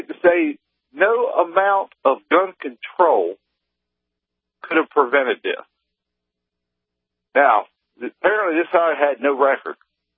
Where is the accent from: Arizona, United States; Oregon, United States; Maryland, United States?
Maryland, United States; now in Michigan, United States; Yeah, I'm calling you from Northern Michigan. I'm formerly from Maryland.